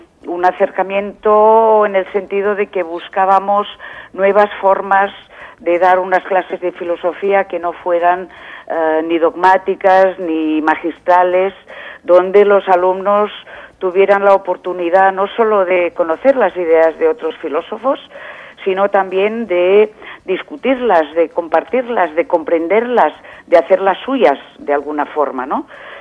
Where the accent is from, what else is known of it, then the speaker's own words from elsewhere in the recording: Girona, Catalonia, Spain; No, estoy en Girona, que es mi ciudad natal y es donde fundamentalmente vivo. Trabajo en Barcelona, pero vivo en Girona.